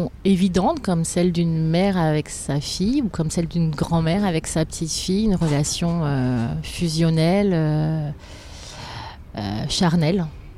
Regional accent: Paris, Île-de-France, France; Alors, je suis parisienne depuis tout le temps, enfin, proche banlieue.

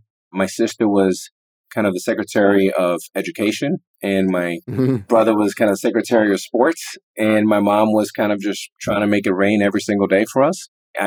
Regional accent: Miami, Florida, United States; You know, when you're growing up in Miami and you're playing ball at the Boys and Girls Club and you go to a school that you like and you have cable TV

